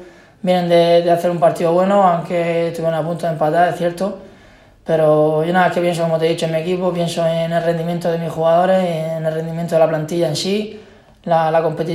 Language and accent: Spanish; Region of Murcia, Spain; y más siendo murciano, siendo de aquí de la casa